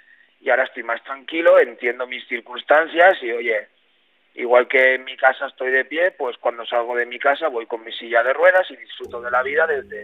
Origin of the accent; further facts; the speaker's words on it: Alcoy, Valencian Community, Spain; Yo soy de Alcoy de toda la vida.